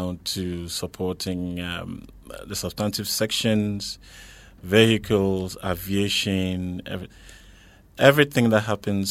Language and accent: English; Ghana; moved away as an adult; also born or lived in United Kingdom; I grew up in Ghana, mm-hmm. went to university in Ghana, lived in UK, did my master's in UK in information management and finance.